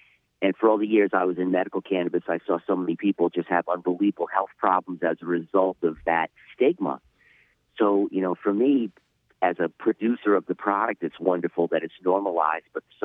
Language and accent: English; East Coast, United States; I'm from the East Coast originally, and so I got involved in the cannabis when I was probably about 12.